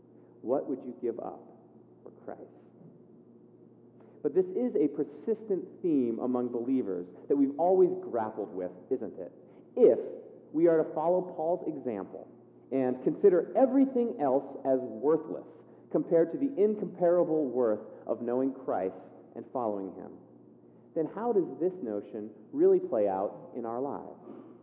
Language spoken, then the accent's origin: English; California, United States; When I was growing up in California, back with my clock radio, my church in the summertime would take a yearly mission trip down to the northern slums of Mexico, just outside of Tijuana.